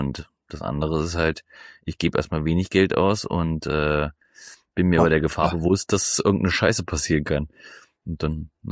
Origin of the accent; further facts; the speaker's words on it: Lürschau, Schleswig-Holstein, Germany; Ja, ich komme aus Lürschau.